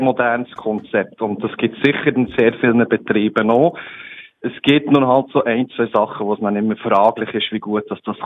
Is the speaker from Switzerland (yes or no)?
yes; Bern, Switzerland; now in Basel, Switzerland; Ja, ich wohne in Basel, aber selber bin ich Berner.